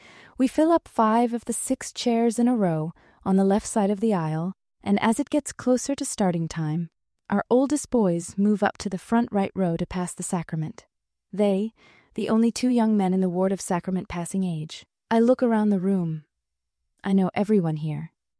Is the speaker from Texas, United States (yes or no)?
no; Florida, United States; I grew up in Florida, where there weren't many members. My close friends were the youth from church because they understood a deep part of me.